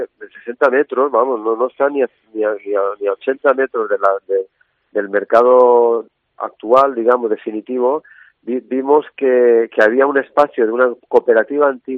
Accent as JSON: {"language": "Spanish", "town": "Novelda", "region": "Valencian Community", "country": "Spain", "said": "coincide que estoy en la Cámara de Alicante, pero soy de Novelda"}